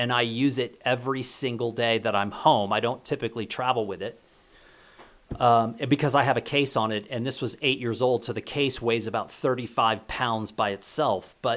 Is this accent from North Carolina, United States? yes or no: no; New Mexico, United States; It's a project that will take me to all 33 counties in New Mexico, which is a way for me to explore my home state.